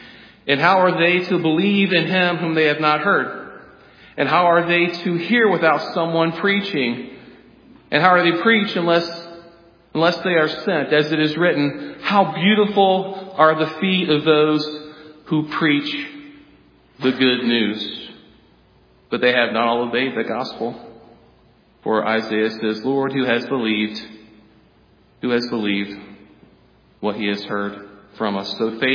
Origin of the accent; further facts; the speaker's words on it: the South, United States; I grew up in the South, actually. And in the South, we just didn't take our shoes off when we walked into somebody's house.